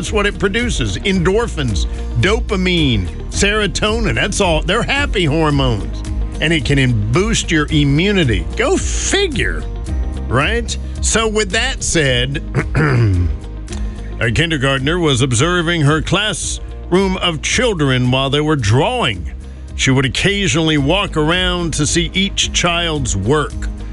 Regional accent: North Carolina, United States; You know I'm from North Carolina

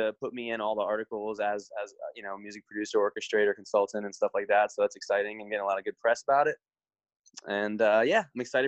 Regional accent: India; I was like very, you know, flattered by that, just being Indian.

